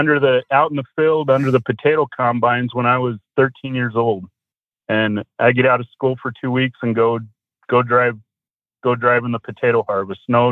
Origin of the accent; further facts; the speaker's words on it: Blackfoot, Idaho, United States; So I grew up in Idaho. Blackfoot, Idaho is the only claim to fame as the potato capital of the world.